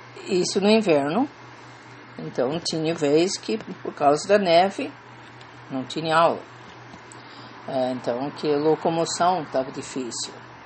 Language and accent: Portuguese; Ohio, United States; also born or lived in Washington, D.C.; Eu nasci e fui criado nos Estados Unidos, no norte do país. Quer dizer, eu nasci em Washington, D.C., e depois fui criado no estado de Ohio.